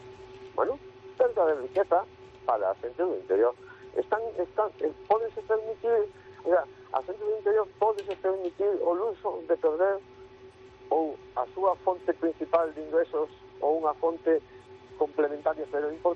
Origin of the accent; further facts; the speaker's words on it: Galicia, Spain; Eu que son dunha zona costeira, que son das Rías Baixas